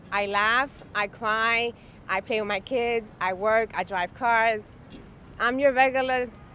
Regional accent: New York City, New York, United States; I don't simply police the city, I live in it. I born, raised here, do everything. I'm a New Yorker.

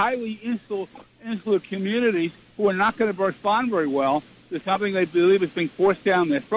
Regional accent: Fair Lawn, New Jersey, United States; I'm from Fairlawn, New Jersey, but I work in Brooklyn, New York.

